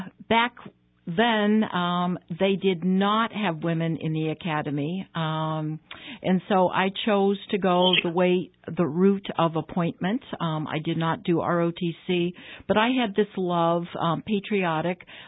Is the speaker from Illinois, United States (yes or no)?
no; Ohio, United States; I grew up in Ohio, and after I graduated from U of M, I went and did trauma nursing